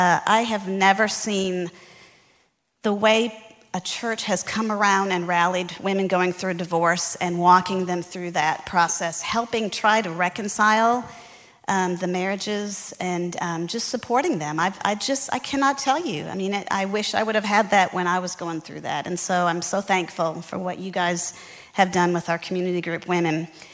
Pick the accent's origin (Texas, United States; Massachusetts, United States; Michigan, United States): Michigan, United States; I was raised in the church. In fact, I feel like I'm at my Southern Baptist roots growing up in Michigan, where they'd have testimony night